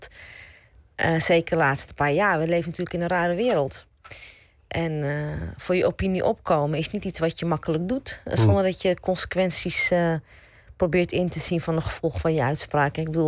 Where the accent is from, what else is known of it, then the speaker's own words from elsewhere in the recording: Amsterdam, North Holland, Netherlands; Geboren in Amsterdam-Oost, opgegroeid in Amsterdam-Zuid.